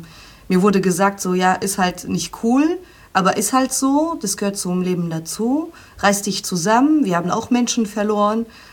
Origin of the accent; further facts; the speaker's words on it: Luxembourg; moved away as an adult; also born or lived in Düsseldorf, Germany; ich bin in Düsseldorf geboren, bin aber mit 1,5 Jahren nach Luxemburg mit meiner Mama zurück ausgewandert, wo sie hergekommen ist. Und bin da tatsächlich bis 2015 geblieben. Habe da 12 Jahre lang als Radiomoderatorin gearbeitet. Und 2015 bin ich dann nach Berlin.